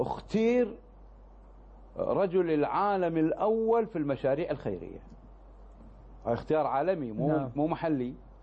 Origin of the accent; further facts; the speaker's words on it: Kuwait; عندنا في الكويت